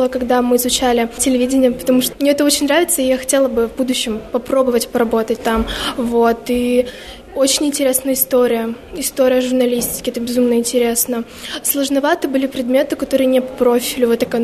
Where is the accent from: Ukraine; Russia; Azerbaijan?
Russia; Veliky Novgorod, Novgorod Oblast; Да, я из Великого Новгорода.